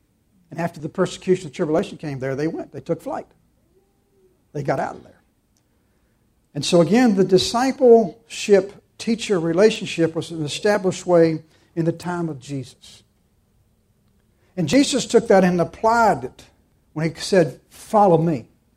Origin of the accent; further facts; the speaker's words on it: United States; I said, no, I'm a Christian. I'm an American.